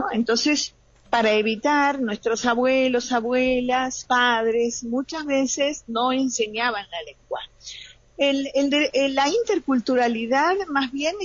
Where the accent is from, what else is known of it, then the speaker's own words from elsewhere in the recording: Buenos Aires, Argentina; also born or lived in San Salvador de Jujuy; me reconozco descendiente del pueblo Colla. Y mis padres me trajeron a la ciudad de Buenos Aires porque tenían que trabajar aquí. Y aquí crecí, ¿no? Lejos de mis abuelitos, de mis tíos, tías